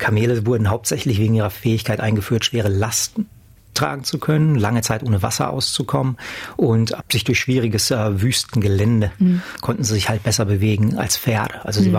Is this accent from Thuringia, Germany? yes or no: no; Herford, North Rhine-Westphalia, Germany; moved away as an adult; Meine Frau und ich, also Stefanie, wir kommen aus Herford in NRW und sind 2014 aus Deutschland weg.